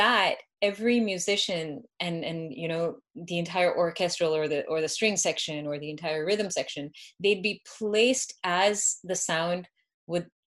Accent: Canada; growing up in Canada, I had zero exposure to to Western music.

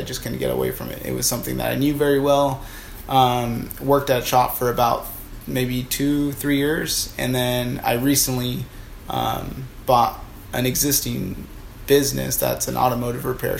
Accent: Washington, United States; now in San Diego, United States; So like I mentioned, we're in San Diego now, but I'm from Washington State. I was raised by a single mother and an older sister.

